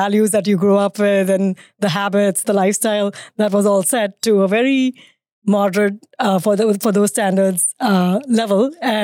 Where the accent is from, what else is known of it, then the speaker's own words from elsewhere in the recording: Mumbai, Maharashtra, India; moved away as an adult; now in United States; I grew up in Bombay. Now it's called Mumbai.